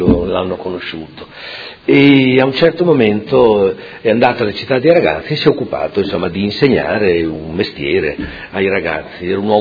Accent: Modena, Emilia-Romagna, Italy; E come modenese, come persona che insomma abita a Modena da sempre

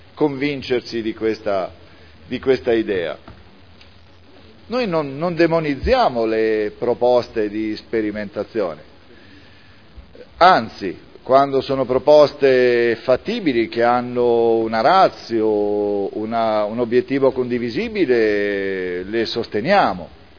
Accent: Lecce, Apulia, Italy; sono di Lecce

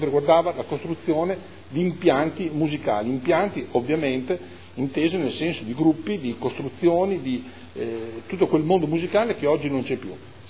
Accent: Modena, Emilia-Romagna, Italy; Sono modenese da sempre, vivo a Modena da sempre

